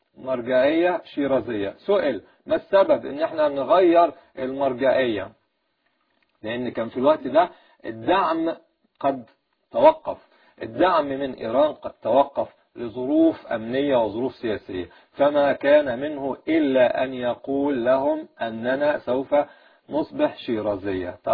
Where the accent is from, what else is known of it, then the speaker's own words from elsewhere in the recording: Egypt; ويشبهنا احنا كمصريين